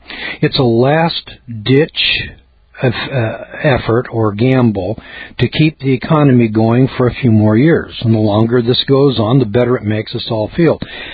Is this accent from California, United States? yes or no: yes; California, United States; I'm from California, so it wasn't too surprising that like San Francisco, which is expecting the big one